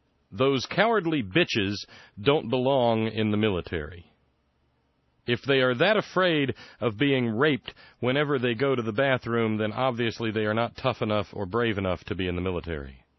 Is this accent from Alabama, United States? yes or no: yes; Alabama, United States; I was born and raised in Alabama. There are a number of intensely screwed up things about growing up in the Deep South.